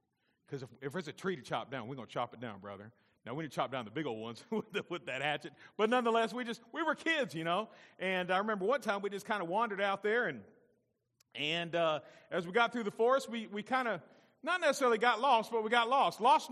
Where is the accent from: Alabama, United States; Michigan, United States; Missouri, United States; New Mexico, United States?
Alabama, United States; Growing up, most of you know I grew up in Alabama. And when I was probably 8, 9, 10 years old, about once or twice a month, we went out to Granny and Grandpa's house.